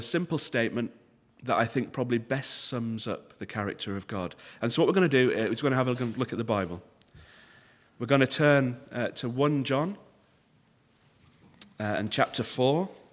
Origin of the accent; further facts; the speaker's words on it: Leeds, Yorkshire and the Humber, United Kingdom; and I'm from Leeds originally, so that's my home team.